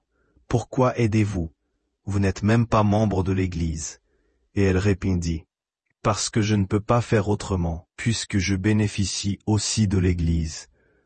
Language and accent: French; Belarus; French is a second language; Je suis originaire de Biélorussie, et quand j'étais enfant, je voyais souvent à la télévision des publicités pour un jus